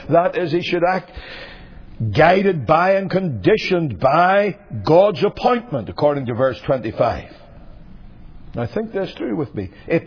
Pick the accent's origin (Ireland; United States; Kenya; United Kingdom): Ireland; Me, I'm an Irishman and I just fly by the seat of my pants.